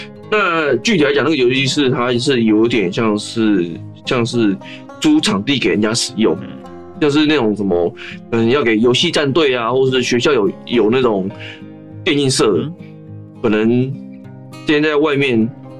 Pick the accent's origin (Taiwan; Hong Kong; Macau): Taiwan; Yingge, New Taipei; 我老家最近英哥好像也出现了确诊者